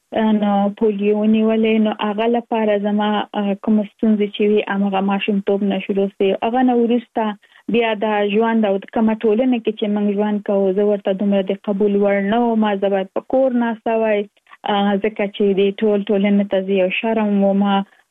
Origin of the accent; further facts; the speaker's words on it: Kabul, Afghanistan; now in Virginia, United States; زه اف کورس د افغانستان یم، په افغانستان کې زیږیدلې، کومریسته کې مې په افغانستان په کابل کې تر سره کړې دي، او وروسته لاغه لکه مونږ ټول چې یو مسافر شوم يم په امریکا کې، اوس په ورجینیا ایالت کې ژوند کوم.